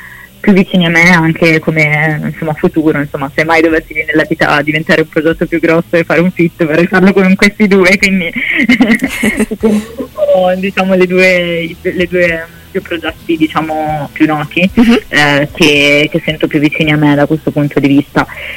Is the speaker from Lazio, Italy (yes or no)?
no; Milan, Lombardy, Italy; sono insomma nata a Milano, ho sempre vissuto per la maggior parte del tempo qua